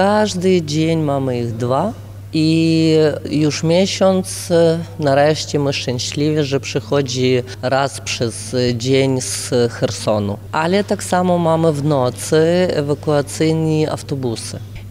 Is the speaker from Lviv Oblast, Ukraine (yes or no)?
yes; Lviv, Lviv Oblast, Ukraine; jestem lwowianka